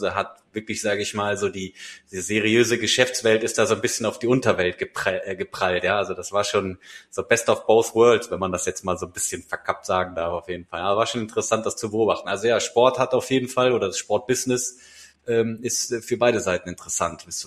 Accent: Aachen, North Rhine-Westphalia, Germany; born there; Und zwar, ich bin ja gebürtiger Aachener.

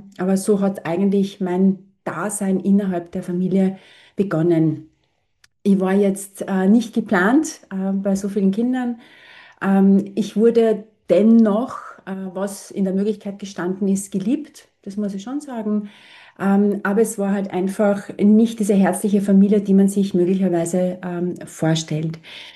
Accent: Vienna, Austria; Ich bin in Wien geboren.

